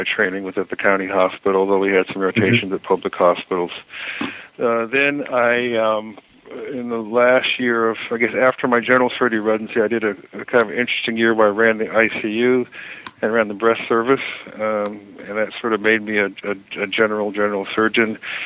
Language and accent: English; Fresno, California, United States; So I grew up in Fresno, California